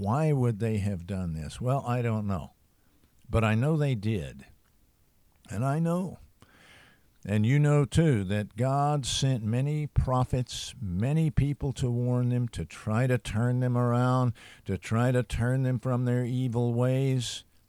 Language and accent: English; United States; I am obviously an American. My people came to this country largely from Ireland, but we came a long time ago.